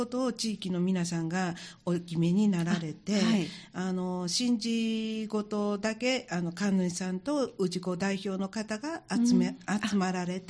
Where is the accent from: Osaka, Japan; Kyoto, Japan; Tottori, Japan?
Osaka, Japan; now in Sanda, Japan; 私35年前から大阪から引っ越ししてきたんですよ、はい、だから三田の祭りって言って聞いた時にね、うん、はい、私の小さな時のお祭りいうのは